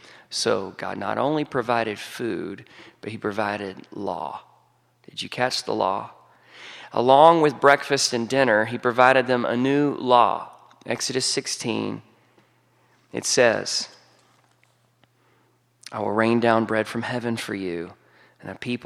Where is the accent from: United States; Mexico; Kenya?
United States; Texas; I'm originally from Texas. I grew up in East Texas, which is the pretty part. It's the part that still looks like Louisiana and Arkansas, but has better roads.